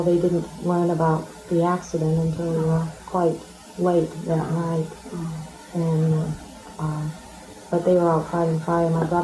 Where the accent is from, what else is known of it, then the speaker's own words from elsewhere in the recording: Bangor, Maine, United States; born there; also born or lived in Bar Harbor; No, we moved from Bangor to Bar Harbor. We were born in Bangor, and my mother grew up in South Brewer.